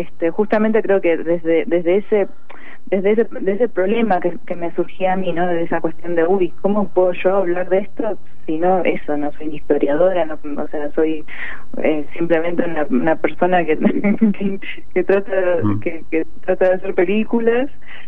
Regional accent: Buenos Aires, Argentina; born there; Yo, siendo hija de coreanos, pero bueno, nací acá en Buenos Aires

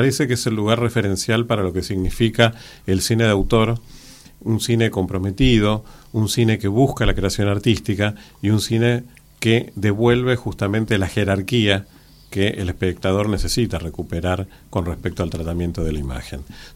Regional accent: Argentina; nosotros en Buenos Aires, principalmente, pero en la Argentina, en buena extensión, hablamos un español diverso

